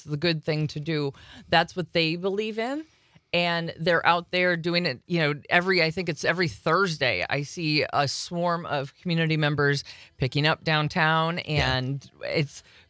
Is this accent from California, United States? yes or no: no; Hortonville, Wisconsin, United States; I am local now, yes. I'm originally from Hortonville, actually.